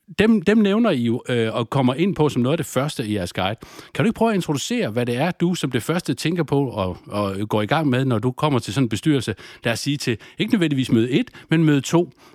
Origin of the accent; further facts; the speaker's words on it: Aarhus, Central Denmark Region, Denmark; born there; Jeg er født i Aarhus, så det er utroligt dejligt at komme tilbage hertil.